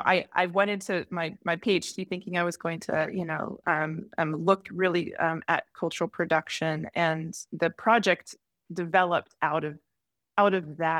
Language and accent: English; Atlanta, Georgia, United States; I am Iranian American. I'm the child of an Iranian father and American mother. I grew up in Atlanta, Georgia